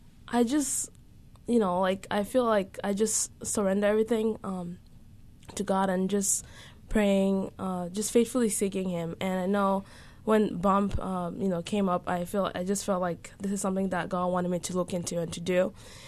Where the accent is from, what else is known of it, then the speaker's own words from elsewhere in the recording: Cameroon; growing up in Cameroon, it's not the most developed country.